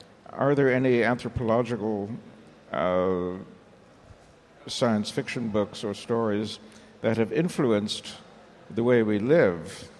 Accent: California, United States; Particularly, I come from California. I saw it all at close range

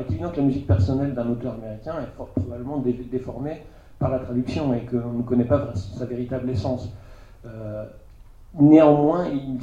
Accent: Pays de la Loire, France; first language Vendée patois; Je suis un rural, là. Les ruraux dans la science-fiction sont assez rares. J'ai parlé de patois vendéen jusqu'à l'âge de 10 ans, ce qui me rapproche plutôt des Québécois.

